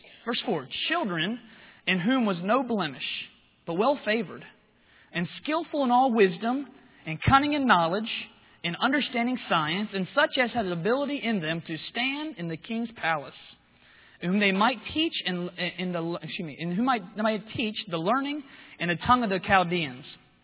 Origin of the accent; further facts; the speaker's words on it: Maryland, United States; Most of y'all know I'm from Maryland.